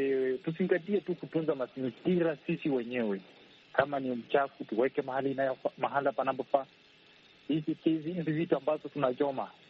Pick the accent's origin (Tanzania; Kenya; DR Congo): Kenya; now in Angola; Mimi ni Mkenya lakini nafanya kazi nchi ya Angola.